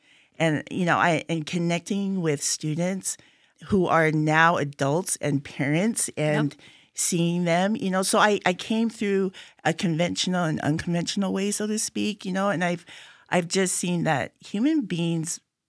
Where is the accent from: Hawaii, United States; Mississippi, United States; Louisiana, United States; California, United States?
Hawaii, United States; Well, you know, being Native Hawaiian and growing up on this small island, I was actually quite isolated from other cultures, perhaps.